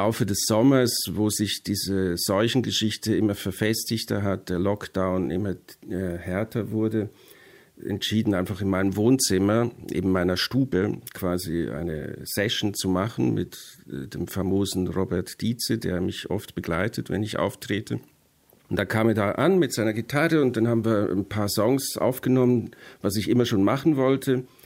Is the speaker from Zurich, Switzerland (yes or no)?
yes; Zurich, Switzerland; das drängte sich auf als Schweizer. Wenn du in der Schweiz, in Zürich aufgewachsen bist und den Paradeplatz schon kennst